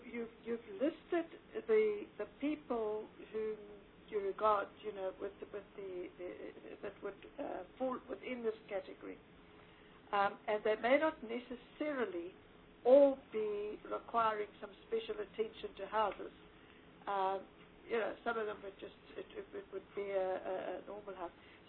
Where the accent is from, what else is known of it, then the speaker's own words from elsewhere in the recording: KwaZulu-Natal, South Africa; I mean, I come from KwaZulu-Natal, and I've worked in an informal settlement.